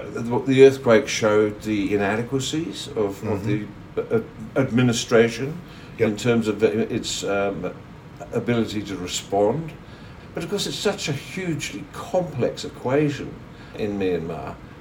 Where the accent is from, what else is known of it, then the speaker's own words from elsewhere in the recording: Australia; The Australian election, albeit I'm Australian, I confess